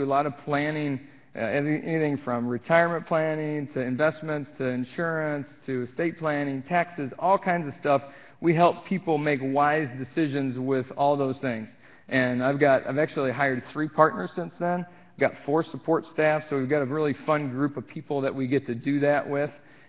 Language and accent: English; Peoria, Illinois, United States; So I grew up in Peoria, went to Richwood. Anybody from P-Town?